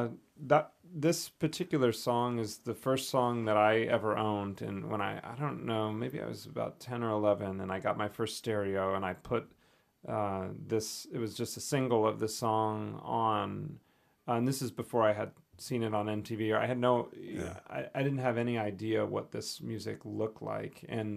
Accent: North Carolina, United States; Sort of in between Charlotte and Asheville. So, you know, you kind of have the beach, the flatlands, and the mountains. And I grew up on the bottom of the mountain.

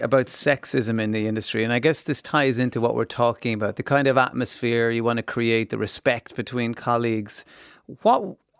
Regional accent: Ireland; the fact that as Irish people, you know, barbecuing one sausage terrifies us that we're going to give ourselves salmonella

